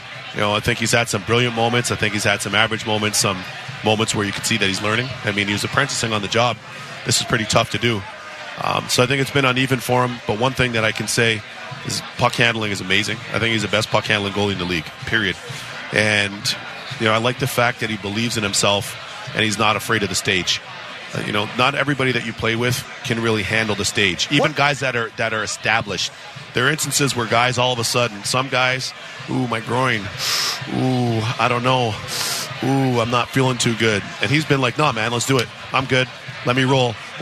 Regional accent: Toronto, Ontario, Canada; now in United States; I'm from Toronto, but you know we live in Jersey, so just outside New York.

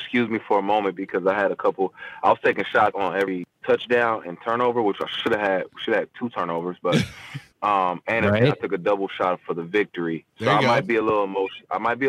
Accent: Atlanta, Georgia, United States; and I grew up in Atlanta. Right after the Dirty Bird craze, you know what I mean?

